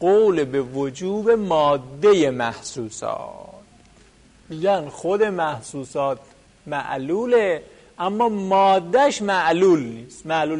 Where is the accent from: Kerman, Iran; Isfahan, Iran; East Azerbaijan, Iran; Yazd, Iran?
Yazd, Iran; البته ما هم یزدی هستیم.